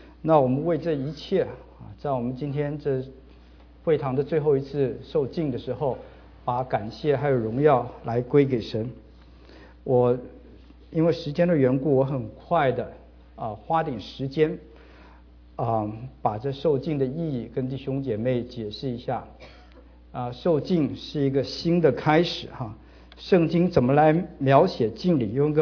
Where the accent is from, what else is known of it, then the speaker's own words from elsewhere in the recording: northern China, China; 我算是北方人吧